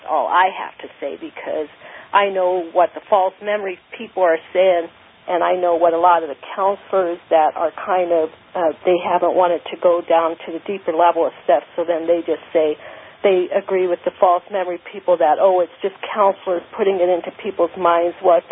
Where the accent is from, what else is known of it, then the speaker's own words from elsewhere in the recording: Montana, United States; I'm from Montana, so I know exactly what you're talking about.